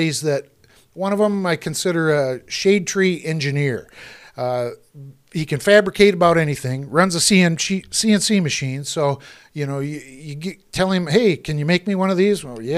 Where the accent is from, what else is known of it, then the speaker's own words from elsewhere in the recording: Michigan, United States; It's a great area, and born and raised in Michigan, so I'm not going anywhere.